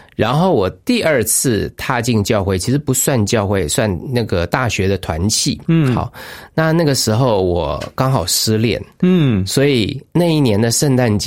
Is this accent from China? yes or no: no; Taipei, Taiwan; 我的爸爸妈妈都是所谓的外省第二代，那我从小就在台北的东区长大，那我们家境还可以，小康。